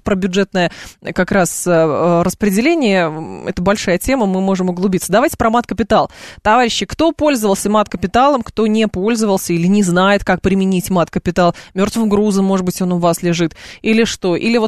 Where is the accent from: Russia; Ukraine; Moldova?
Russia; Moscow; мы москвичи